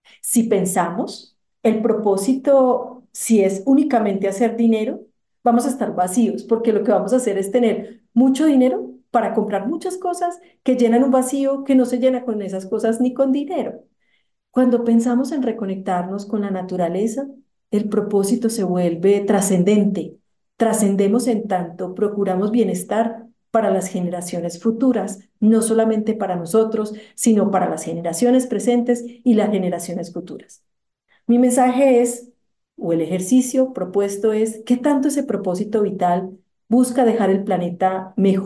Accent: Colombia; el gran reto que nosotros como colombianos debemos gestionar

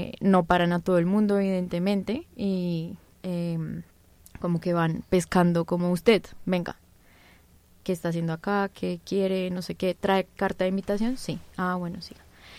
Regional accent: Colombia; porque como colombiano, si bien uno sí tuvo una época en que eso era muy común

